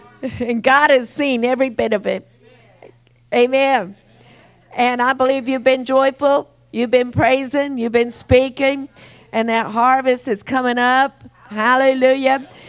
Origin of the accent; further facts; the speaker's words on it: Colorado, United States; I come from Eastern Colorado, where there's miles and miles and miles of miles and miles of land, flat land.